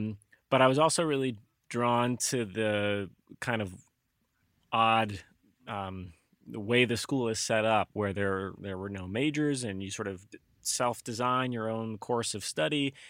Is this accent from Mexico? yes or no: no; Alabama, United States; I grew up in Alabama, so I have a natural disadvantage there.